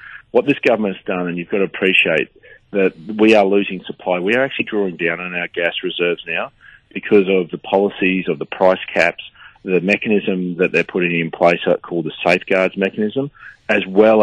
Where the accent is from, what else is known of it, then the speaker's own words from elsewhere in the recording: Queensland, Australia; for Queensland, my home state